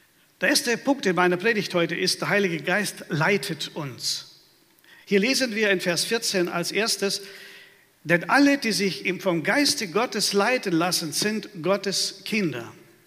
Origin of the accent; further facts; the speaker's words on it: Baden-Württemberg, Germany; Wisst ihr, ich komme ja aus dem Schwabenland und das sind sehr sparsame Leute.